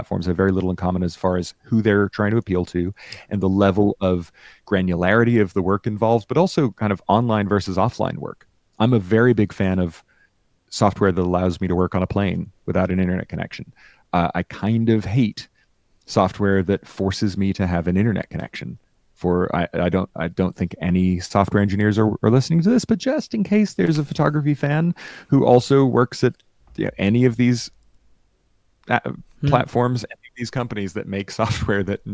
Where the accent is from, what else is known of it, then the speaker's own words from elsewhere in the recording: Fort Lauderdale, Florida, United States; the main library in Fort Lauderdale, the town I grew up in Florida, has a suite of computers